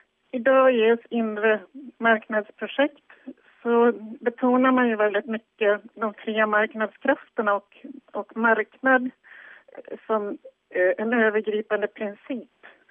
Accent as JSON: {"language": "Swedish", "region": "Dalarna County", "country": "Sweden", "said": "Jag kommer från Dalarna."}